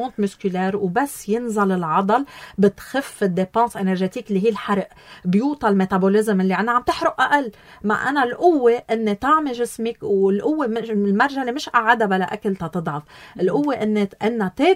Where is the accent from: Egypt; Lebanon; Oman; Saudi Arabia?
Lebanon; نحن كلبنانيين